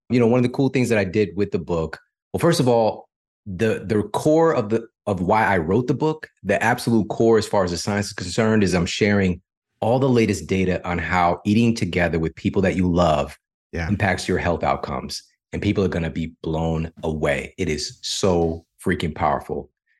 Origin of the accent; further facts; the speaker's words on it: St. Louis, Missouri, United States; But I'm from St. Louis. Monsanto, that's home base.